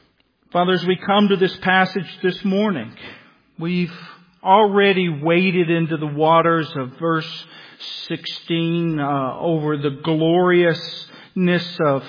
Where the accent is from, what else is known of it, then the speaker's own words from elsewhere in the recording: Alabama, United States; I'm from Alabama. I struggle with that.